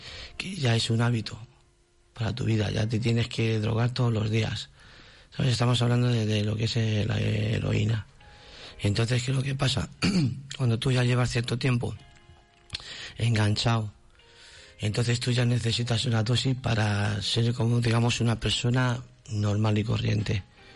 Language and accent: Spanish; Madrid, Community of Madrid, Spain; Sí, yo soy de Madrid.